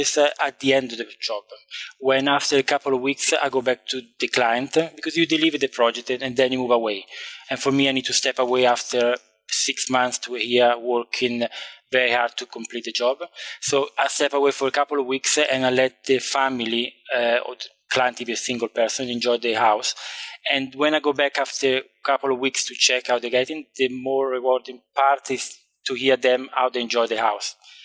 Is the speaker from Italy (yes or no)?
yes; Como, Lombardy, Italy; I'm from Lake Como, which is one of probably the most beautiful place in the world. And I was very lucky to grow up in this beautiful area of Italy.